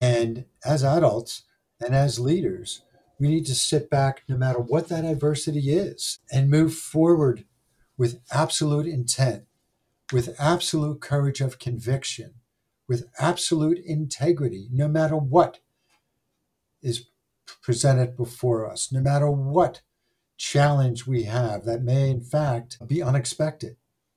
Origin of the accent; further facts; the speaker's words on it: Pennsylvania, United States; Growing up in Delaware County, the man that we shared a driveway with was from Buffalo.